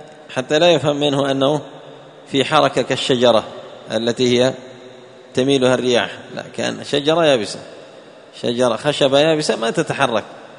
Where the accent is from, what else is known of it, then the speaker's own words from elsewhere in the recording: Yemen; عندنا في اليمن اشتهرت الصلاة السريعة